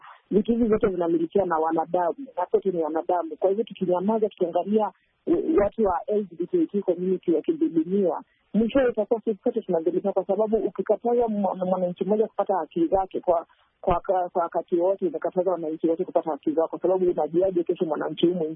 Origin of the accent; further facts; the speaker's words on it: Kenya; born there; sisi tumezaliwa Kenya, sisi tunaipenda nchi yetu, sisi tunafanya kazi nchini Kenya, tunalipa ushuru nchini Kenya, masomo yetu tumesomea Kenya